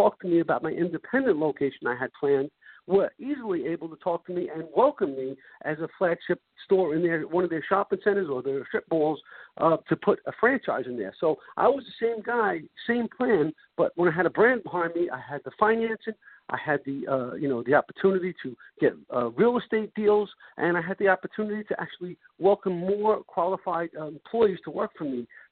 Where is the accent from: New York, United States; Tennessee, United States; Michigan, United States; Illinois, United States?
New York, United States; Brooklyn; moved away as an adult; I grew up in Brooklyn, New York, as both you have